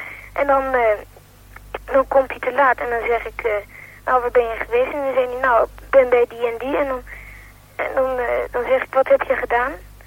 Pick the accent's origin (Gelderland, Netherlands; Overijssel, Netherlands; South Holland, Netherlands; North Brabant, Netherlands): South Holland, Netherlands; The Hague; now in Amsterdam, Netherlands; Nou, ik kom uit Den Haag. En daarna ben ik in Amsterdam gaan wonen.